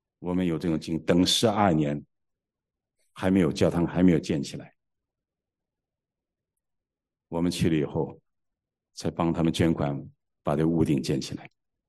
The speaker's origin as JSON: {"language": "Chinese", "country": "China", "moved": "yes", "said": "我们从中国来的，他们在这边长大的，是两个不同的文化"}